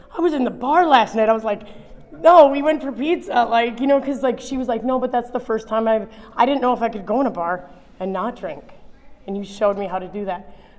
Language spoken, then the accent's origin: English; Minnesota, United States; Yeah, I'm from Minnesota. Minnesota rules